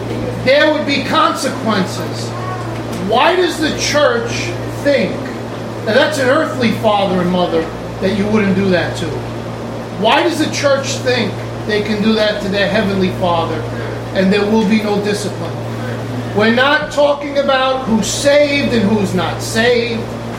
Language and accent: English; United States; I am an American. I live in America, but I am a Christian first.